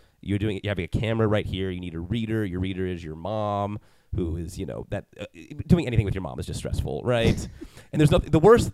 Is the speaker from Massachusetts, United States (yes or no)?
yes; Massachusetts, United States; And then, so there's theater where I grew up in the Berkshires